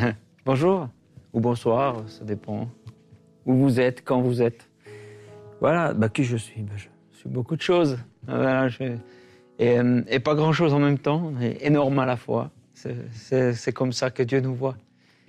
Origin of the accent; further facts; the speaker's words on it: Switzerland; c'est parce que je suis au Canada, je viens de la Suisse, et c'est un peu ce qu'on appelle le jet lag.